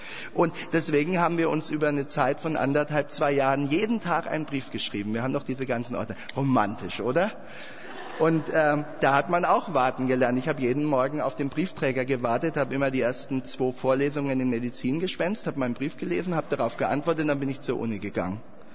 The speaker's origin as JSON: {"language": "German", "region": "Bavaria", "country": "Germany", "tie": "born or raised there", "said": "Ich bin auf dem Land aufgewachsen, in einem kleinen Ort in Franken"}